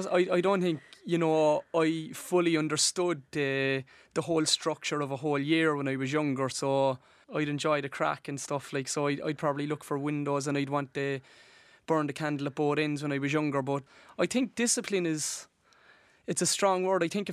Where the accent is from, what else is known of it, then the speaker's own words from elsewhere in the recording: Cork, Munster, Ireland; And Cork people, you know, I'm from Cork, and Cork are very, very supportive of their successful sports people.